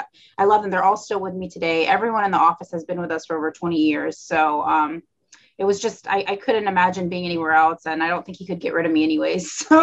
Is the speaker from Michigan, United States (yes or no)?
no; Florida, United States; I actually went to dental school at the University of Tennessee. I'm from Florida.